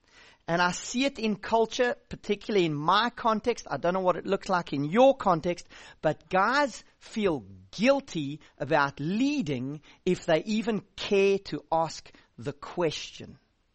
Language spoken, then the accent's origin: English; South Africa; So you might know from my accent that I don't come from Scotland or Holland. I come from South Africa, which means I'm an African.